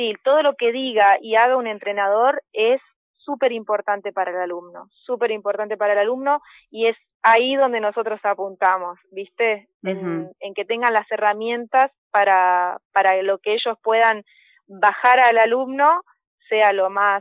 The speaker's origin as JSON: {"language": "Spanish", "town": "Mencué", "region": "Río Negro", "country": "Argentina", "tie": "born or raised there", "lives_now": "Bariloche, Argentina", "said": "Yo soy de Mencué, soy nacida y criada en la línea sur, nada más que después me vine a estudiar a Bariloche y soy bariloche hace muchos años."}